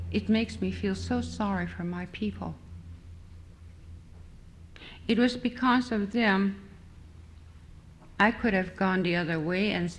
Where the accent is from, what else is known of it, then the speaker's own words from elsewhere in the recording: Angoon, Alaska, United States; belong to the Kutznu Corporation, which is in Angoon, Alaska, my hometown and the village where I was born.